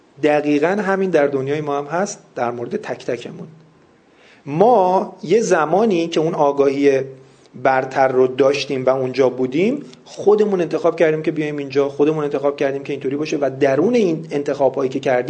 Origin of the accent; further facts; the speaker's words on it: Iran; born there; من چرا مثلا تو ایران دنیا اومدم